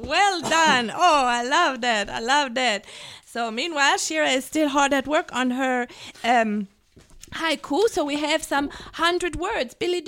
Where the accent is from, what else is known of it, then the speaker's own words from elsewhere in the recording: Germany; And this was from a trip that involves my home country, Germany.